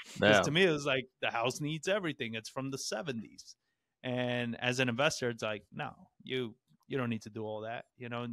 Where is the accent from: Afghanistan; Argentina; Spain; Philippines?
Argentina; now in San Antonio, United States; And because I'm from Argentina, I speak Spanish. I speak fluent Spanish. So in San Antonio, that's a great skill to have.